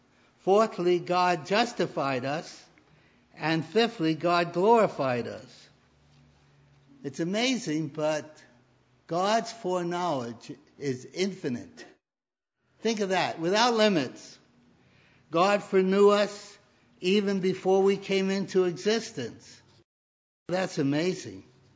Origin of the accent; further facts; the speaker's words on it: Brooklyn, New York, United States; accent: Brooklyn; But it didn't understand my Brooklyn accent.